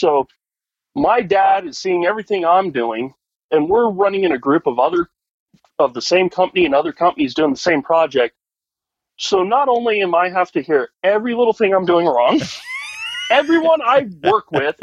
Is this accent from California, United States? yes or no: no; Colorado, United States; I got my CDL through them 100% free and clear because I was from Colorado.